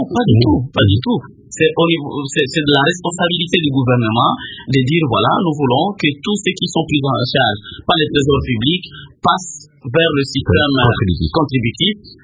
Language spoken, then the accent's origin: French; Kalemie, Tanganyika, DR Congo; Ouh là là, je viens de Calémie, je viens de Colossi, je viens de Litouri.